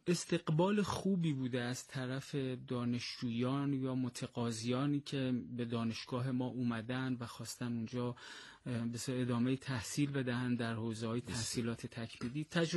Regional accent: Mashhad, Razavi Khorasan, Iran; now in Kabul, Afghanistan; ولی خب اصالتا متولد مشهد هستم و خب ما مشهدی هستیم در واقع، اما الان 7 سال میشود که در کابل جان هستم

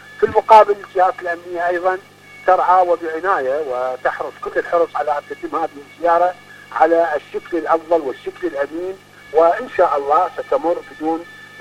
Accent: Iraq; إحنا عندنا في العراق

